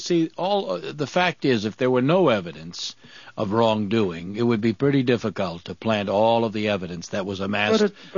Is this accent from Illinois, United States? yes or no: no; Providence, Rhode Island, United States; in my hometown, when they went after the mayor, Buddy Cianci, who was mayor of Providence, Rhode Island